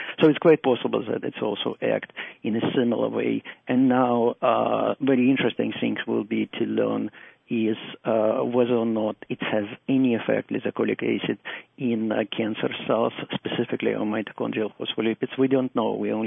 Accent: Russia; also born or lived in Netherlands; now in Canada; Originally from what used to be a Soviet Union, now called Russia.

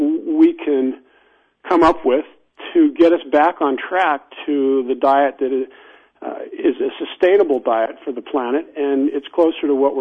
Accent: Nevada, United States; So I grew up in Nevada, and most of Nevada is deserts and sagebrush and pinyon juniper and shrubland.

